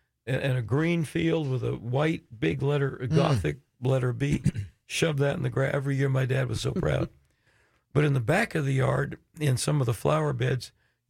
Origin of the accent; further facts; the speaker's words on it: Florida, United States; also born or lived in South Portland, Maine; in 1955, I was 5 years old. We moved to Florida from Maine. We lived in South Portland, Maine, and we moved to Florida.